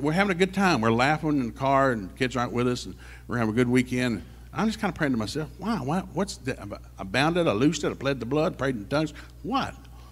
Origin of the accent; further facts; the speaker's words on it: Tennessee, United States; We grew up in Tennessee. There's no seafood there